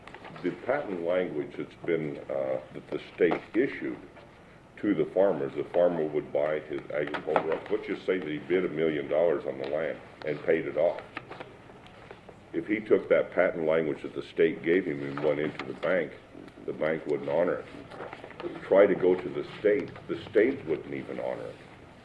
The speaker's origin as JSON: {"language": "English", "town": "Tok", "region": "Alaska", "country": "United States", "said": "from the Tok area."}